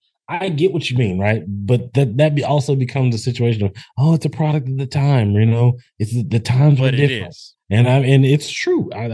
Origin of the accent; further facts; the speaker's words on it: the South, United States; I'm from the South. I've heard all sorts of arguments, right?